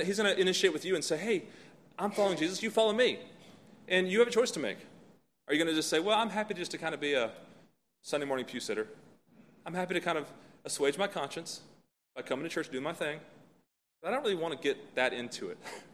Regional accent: Hendersonville, North Carolina, United States

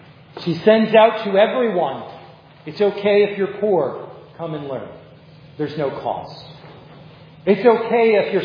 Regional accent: New York City, New York, United States; Now, I know I grew up in New York. I talk very fast and I throw lots of words at you, but that's not what I mean by listening slowly. It's okay that I'm a fast talking New Yorker.

